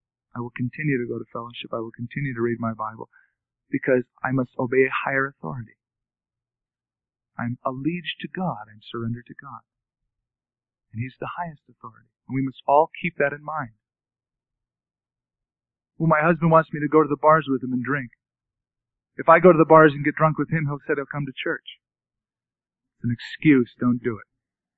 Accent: San Francisco, California, United States; I came from San Francisco area and was living at home.

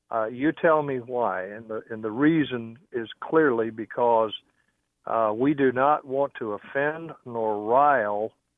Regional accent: United States; I find that just offensive and unacceptable as an American.

